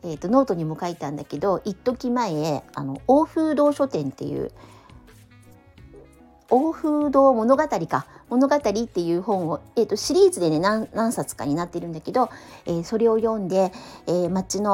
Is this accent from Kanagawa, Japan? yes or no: no; Tokyo, Japan; 私は東京生まれ東京育ちだから、いろんなイベントなんてすぐ行けたのね。